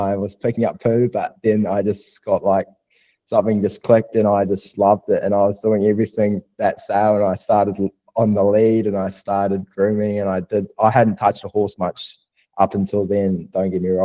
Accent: Oripi, Bay of Plenty, New Zealand; moved away as an adult; now in Australia; Some people get my accent mixed up, so they don't know initially, but yeah, definitely a very proud Kiwi from Oripi in the Bay of Plenty, which... yeah, has been home for a good while until I moved over to Aussie 8 months ago to join Yarraman.

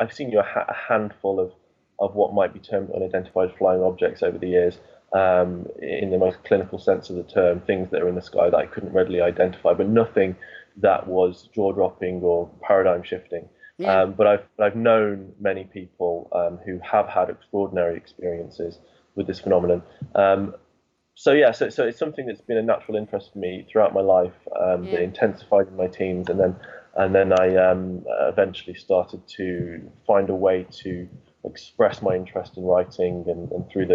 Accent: West Midlands, United Kingdom; born or raised there

